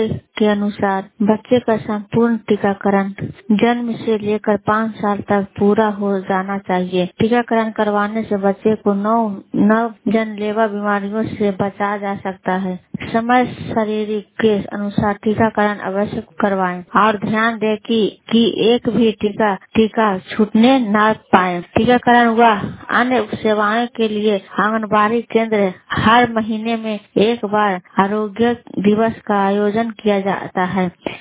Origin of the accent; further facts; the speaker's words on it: Bagodar, Jharkhand, India; मैं सुपर खंड से हूँ, पंचायत बगोदर।